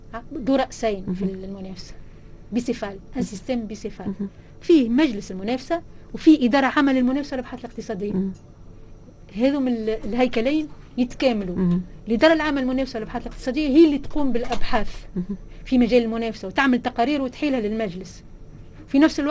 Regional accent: Tunisia; وحتى نحن من تونس بنيتوا عائلات كيما بنيتوا الدوله قبل

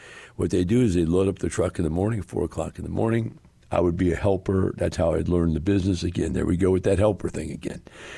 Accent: Wisconsin, United States; moved away; I came from Wisconsin where the water's crystal clear. It's glacial lakes. It's unbelievably beautiful. And forests and, you know, all kinds of outdoor stuff.

